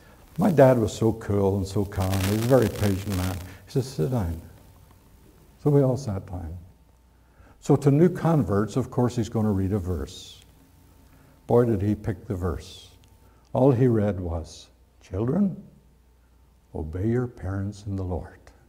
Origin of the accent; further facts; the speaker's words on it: Ireland; moved away; When we emigrated from Ireland, and I was working at the Ford plant, it's funny coming from one country to another because everything was so different, like your culture was so different.